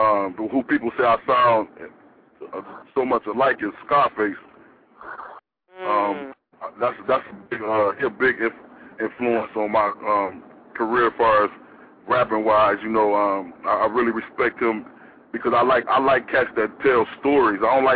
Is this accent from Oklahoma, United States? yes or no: no; Chicago, Illinois, United States; a lot of people couldn't believe that, you know, I was from the Midwest. They like, yo, this dude from Chicago, he sound like he from straight out of down south.